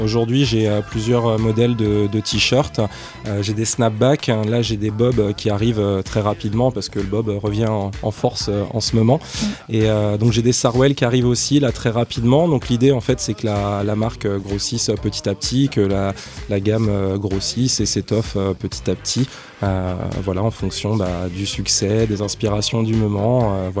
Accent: Rennes, Brittany, France; Alors mon parcours, donc moi je suis natif de Rennes.

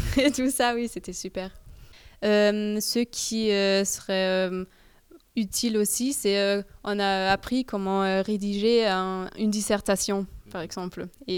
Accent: Germany; French is a second language; et je viens d'Allemagne. Moi, je vais faire mon Erasmus ici à Rennes.

